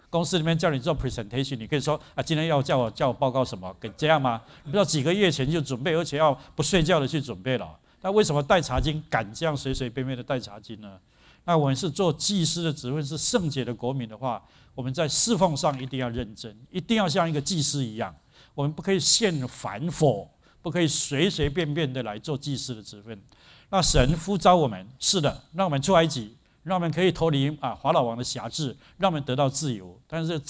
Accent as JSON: {"language": "Chinese", "country": "China", "said": "如果我们中国人只关心中国事，"}